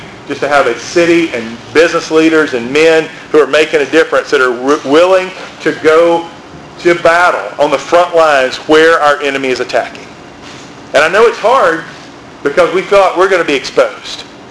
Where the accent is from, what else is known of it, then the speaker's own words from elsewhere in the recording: Birmingham, West Midlands, United Kingdom; I'm a guy from Birmingham. You don't know me.